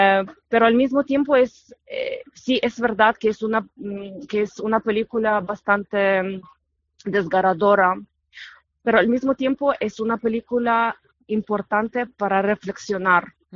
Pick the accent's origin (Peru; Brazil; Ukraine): Ukraine; Spanish is a second language; now in Spain; nada más que entras te sientes como, bueno, estoy en mi país, sí, mi país está en guerra, pero es mi tierra